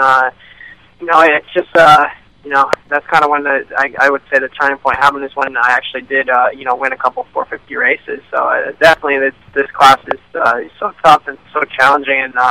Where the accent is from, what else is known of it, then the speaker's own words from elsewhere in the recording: New York, United States; I grew up here in New York, so I love coming up here racing, see some family and friends